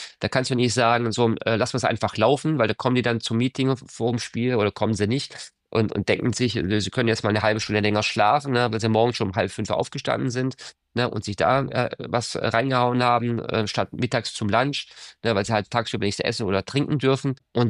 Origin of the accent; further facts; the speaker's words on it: Germany; first language German; in Deutschland schon auch schön wäre, zu arbeiten in der Muttersprache, da wo ich aufgewachsen bin, da wo ich auch selber Fußball gespielt habe